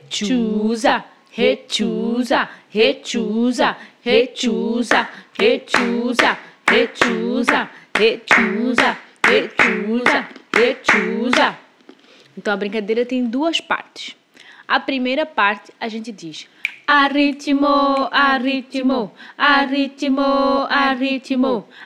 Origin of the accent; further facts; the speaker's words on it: Mozambique; a minha infância e as vivências populares da minha terra natal. A infância em Moçambique, ela é muito lúdica, ela é muito ativa